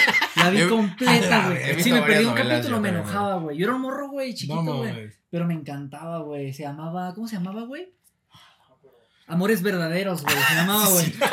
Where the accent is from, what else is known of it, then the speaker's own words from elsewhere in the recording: northern Mexico, Mexico; Sí, soy norteño.